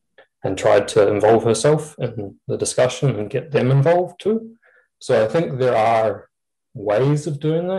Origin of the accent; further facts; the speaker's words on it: New Zealand; So I'm from New Zealand, which you mentioned a researcher from.